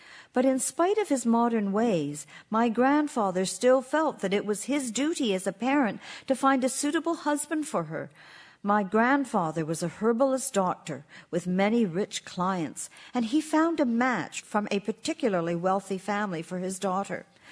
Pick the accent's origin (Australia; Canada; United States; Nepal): Canada; Acton, Ontario; But when I was a child growing up in Acton, it was famous for a tannery which tanned leather goods.